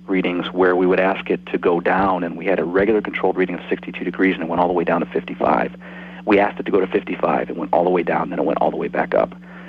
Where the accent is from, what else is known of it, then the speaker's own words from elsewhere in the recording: Chicago, Illinois, United States; we get to film in my hometown here in Chicago